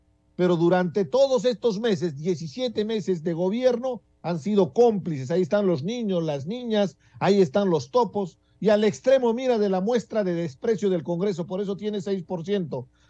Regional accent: Andahuaylas, Apurímac, Peru; Porque en la sierra, en mi tierra, en Andahuaylas, dormimos temprano, porque salimos a trabajar a las 4 de la mañana.

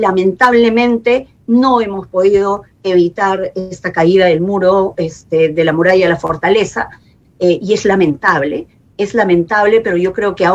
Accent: Luya, Amazonas, Peru; also born or lived in Chachapoyas; Amazonas es mi tierra. Yo he nacido en Luya, he vivido muchos años en Chachapoyas y siempre va a haber un apego especial por mi origen

